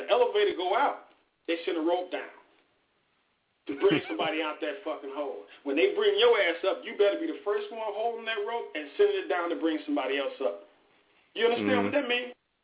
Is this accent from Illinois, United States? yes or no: yes; Chicago, Illinois, United States; I'm on the west side. I'm from Chicago.